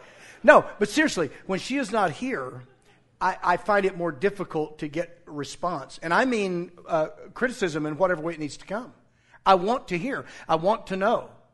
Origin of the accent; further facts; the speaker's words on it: Arkansas, United States; I grew up in Western Arkansas. We use words that don't exist.